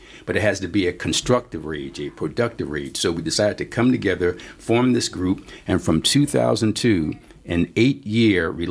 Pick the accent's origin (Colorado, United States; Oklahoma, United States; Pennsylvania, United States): Pennsylvania, United States; Philadelphia; I was born and raised in Philly. I went to great schools. I went to Masterman. I went to Cheney.